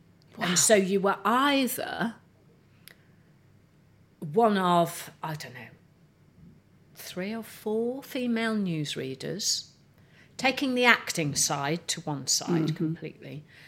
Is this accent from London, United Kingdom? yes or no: no; Rhyl, Wales, United Kingdom; So, do you know Rhyl?